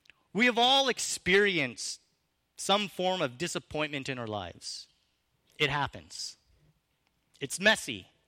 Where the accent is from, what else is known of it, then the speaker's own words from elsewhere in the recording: British Columbia, Canada; You know, we're from the Okanagan, and we're sort of, that's a normal thing for us.